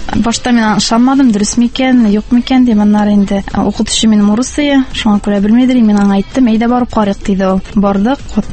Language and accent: Tatar; Almetyevsk, Tatarstan, Russia; born there; Әлмәт районы. Мин Әлмәттән үзем туыстым.